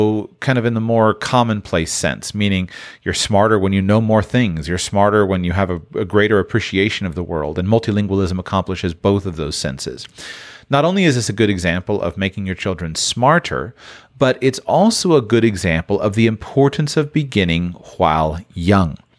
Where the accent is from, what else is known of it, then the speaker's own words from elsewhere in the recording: Florida, United States; I grew up in South Florida. I was surrounded by Spanish-speaking people on occasion, but I had no consistent exposure to the language.